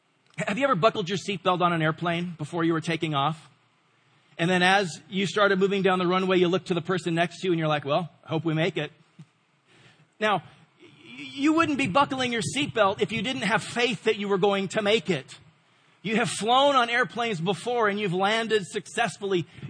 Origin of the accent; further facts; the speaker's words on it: Washington, United States; I grew up on rivers in Washington State. We jumped off of bridges and boulders and cliffs.